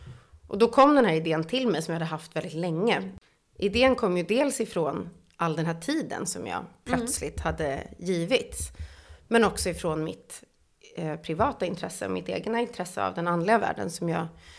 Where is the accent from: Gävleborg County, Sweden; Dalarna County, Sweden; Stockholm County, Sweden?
Stockholm County, Sweden; Stockholm; Jag är ju från Stockholm från början, som säkert många redan hör.